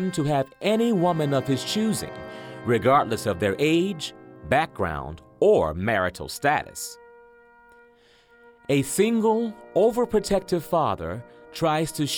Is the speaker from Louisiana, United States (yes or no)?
yes; Baton Rouge, Louisiana, United States; studied voice at Louisiana State University in my hometown of Baton Rouge.